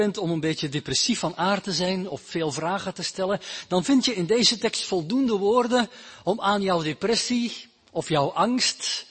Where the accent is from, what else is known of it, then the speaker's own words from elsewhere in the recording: Belgium; Ik kom uit België, dat is een katholiek land.